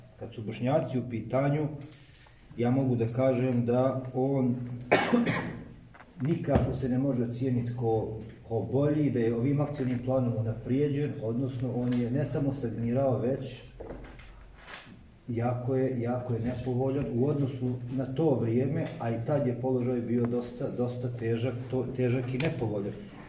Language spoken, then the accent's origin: Bosnian; Sandžak, Serbia; kod nas u Sandžaku se i dalje nastavlja praksa obrnuto proporcionalnog zapošljavanja po nacionalnom ključu